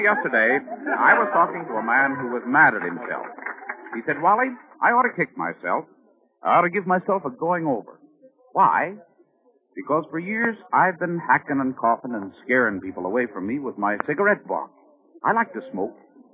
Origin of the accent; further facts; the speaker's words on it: Philadelphia, Pennsylvania, United States; Near Philadelphia, my hometown.